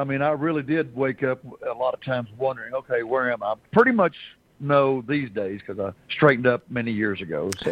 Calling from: Midland, Texas, United States; I'm in Midland, Texas.

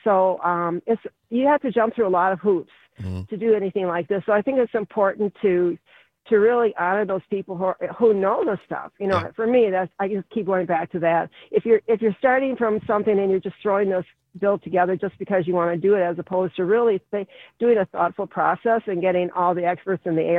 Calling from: Dunn, Wisconsin, United States; The town of Dunn.

